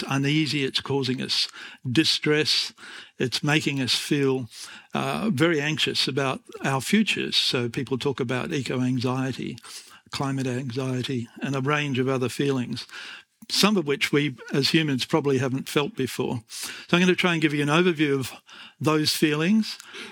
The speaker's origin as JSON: {"language": "English", "town": "Perth", "region": "Western Australia", "country": "Australia", "tie": "born or raised there", "said": "a bird-loving, nature-loving boy growing up in Perth, the most isolated capital city in the world, ended up writing a book about earth emotions."}